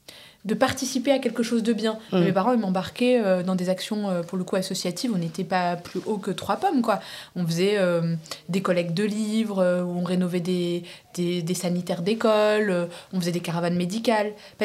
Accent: Centre-Val de Loire, France; born there; mes parents sont marocains, tous les deux. Moi, j'ai été naturalisée française. Je suis née dans le Loir-et-Cher.

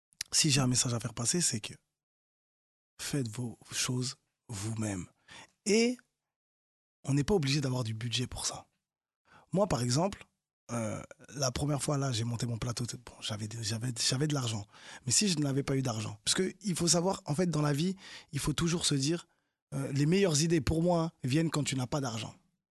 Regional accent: Haiti; Et moi, je suis haïtien

